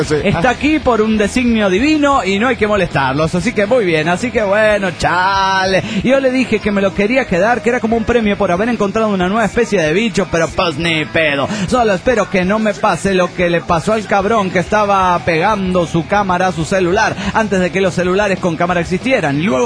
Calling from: Coacalco, State of Mexico, Mexico; de Coacalco, Estado de México.

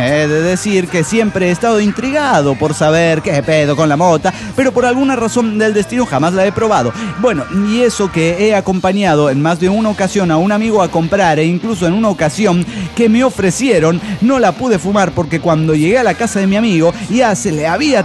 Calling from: Chihuahua, Mexico; de Chihuahua, México, señor.

